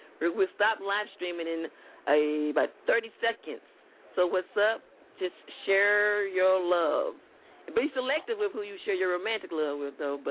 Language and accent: English; Jasmine, Mississippi, United States; I grew up in Jasmine, Mississippi. I love my rednecks and I love my roughnecks.